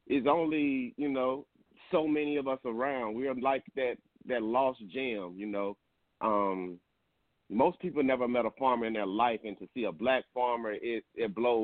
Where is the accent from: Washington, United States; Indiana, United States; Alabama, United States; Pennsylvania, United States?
Alabama, United States; Tuskegee; I grew up, born and raised in Tuskegee.